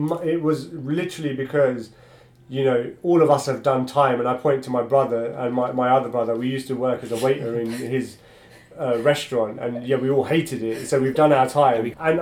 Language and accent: English; Newham, London, United Kingdom; you know, Newham. And I was born here, raised here. All my brothers were, you know, we were born and raised in Newham.